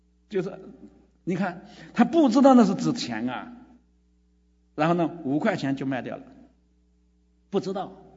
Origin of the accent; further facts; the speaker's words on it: China; 比如我们中国人喜欢炒，什么都炒